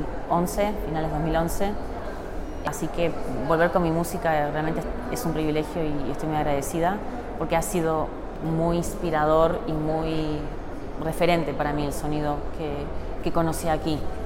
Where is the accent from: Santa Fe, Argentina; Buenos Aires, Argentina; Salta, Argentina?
Buenos Aires, Argentina; also born or lived in Colombia; soy de Buenos Aires, Argentina.